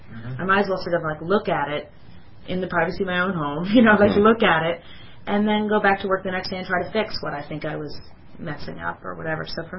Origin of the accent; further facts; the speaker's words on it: New Jersey, United States; I'm from New Jersey, and I've never seen anything like it in my entire life.